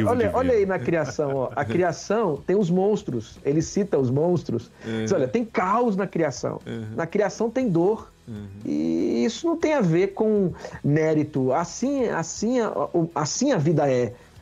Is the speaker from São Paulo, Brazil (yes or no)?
no; Espírito Santo, Brazil; Eu sou capixaba.